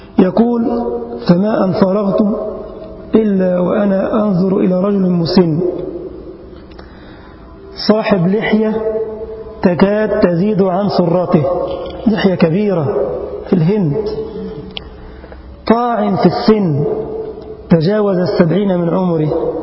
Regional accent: Egypt; هو رجل حصل على أعلى الدرجات العلمية في بلدنا مصر

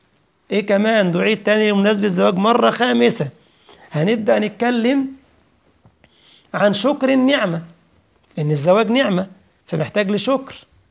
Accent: Egypt; وكنا بنعلم الطلاب عندنا في مصر هذا الباب

